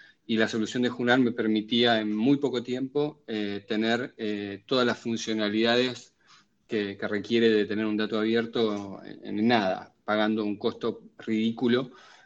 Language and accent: Spanish; Bahía Blanca, Buenos Aires Province, Argentina; como yo soy de Bahía Blanca, no me costaba pedir algún contacto para llegar al intendente